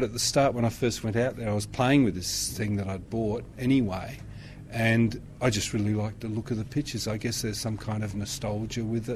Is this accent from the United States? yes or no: no; Adelaide, South Australia, Australia; now in Melbourne, Australia; Well, I'm originally from Adelaide. I've been living in Melbourne for 3 years